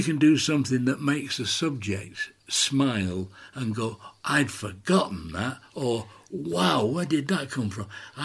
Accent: England, United Kingdom; So I said, "Well, I'm trying to explain that we're from England, and we'd like you to do a minute for Pat, your friend."

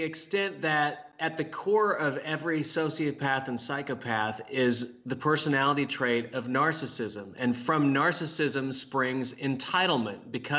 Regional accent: Kansas, United States; That's a BTK, as an example from my home state of Kansas, a BTK-like psychopath.

